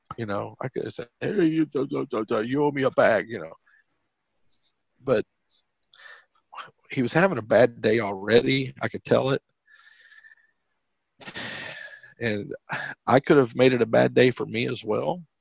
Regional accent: Boston, Massachusetts, United States; I said, "I'm from Boston." She goes, "Boston?" I said, "Well, South Boston."

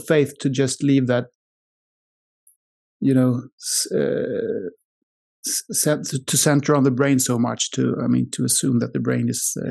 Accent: Sweden; first language Swedish; English is a second language; We don't have it in my mother tongue, Swedish.

